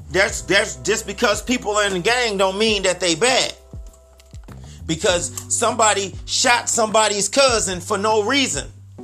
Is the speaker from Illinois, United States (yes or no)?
yes; Chicago, Illinois, United States; I'm not from LA. I'm not from Ohio. I'm from Chicago.